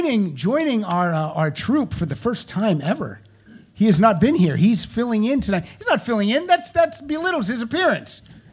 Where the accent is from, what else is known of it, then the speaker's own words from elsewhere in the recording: Pennsylvania, United States; I'm from Pennsylvania and okay. I say words weird.